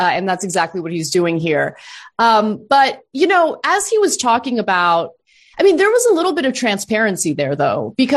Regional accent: California, United States; as a Californian who's, you know, in Los Angeles right now

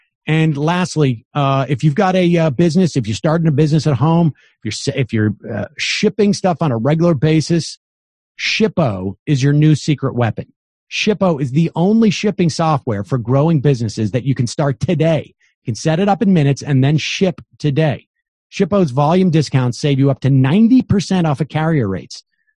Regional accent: New York, United States; was sort of because I'm from New York.

